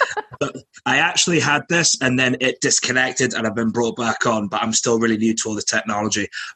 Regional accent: Manchester, North West England, United Kingdom; now in Glasgow, United Kingdom; Manchester.

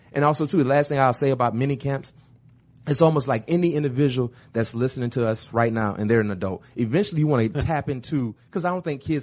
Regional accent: Florida, United States; I'm from Florida, bruh.

